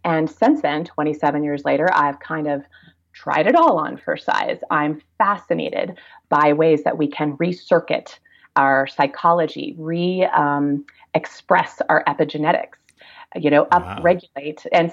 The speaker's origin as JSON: {"language": "English", "region": "Kansas", "country": "United States", "said": "I would be invited to things that, again, I'm from Kansas, okay?"}